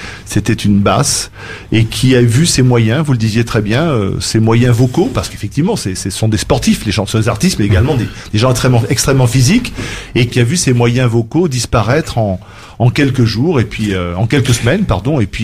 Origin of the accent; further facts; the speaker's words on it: Monaco; Je suis monégasque, donc c'est mon pays.